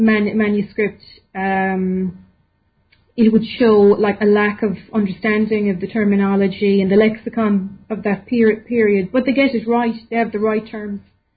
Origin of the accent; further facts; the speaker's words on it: Ireland; because I come from Ireland